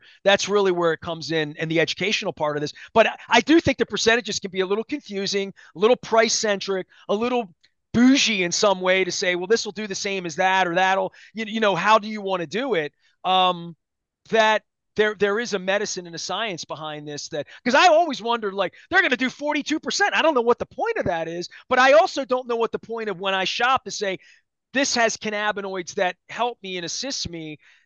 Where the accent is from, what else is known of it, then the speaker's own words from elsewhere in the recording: Dundalk, Maryland, United States; I'm from Dundalk. I'm wearing a Costas shirt. I've done it all foolishly.